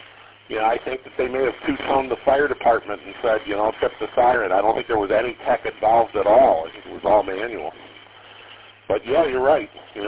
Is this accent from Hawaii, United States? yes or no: no; Detroit, Michigan, United States; You know, as a kid growing up in Detroit, I lived about a mile from the fire station